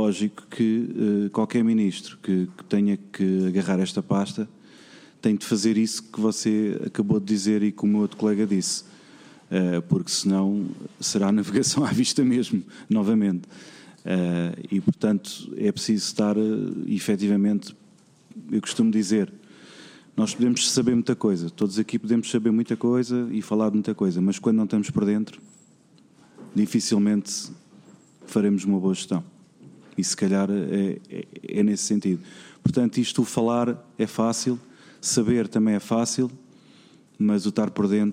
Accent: Portugal; todos nós somos portugueses

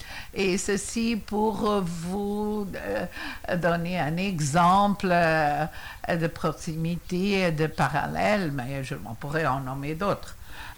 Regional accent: Portugal; French is a second language; l'importance du Luxembourg également chez nous au Portugal

